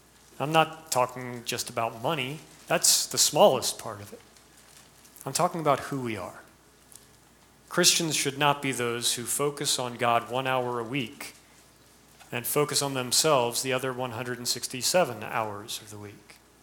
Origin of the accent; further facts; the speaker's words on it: United States; growing up in America, I know that I have been given much in terms of financial wealth and comfort.